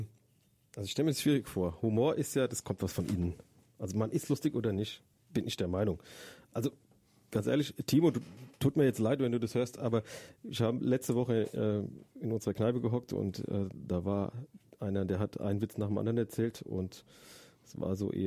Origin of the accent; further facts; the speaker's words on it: Frankfurt, Hesse, Germany; ich bin Frankfurter Bub, ich bin seit fast 50 Jahren hier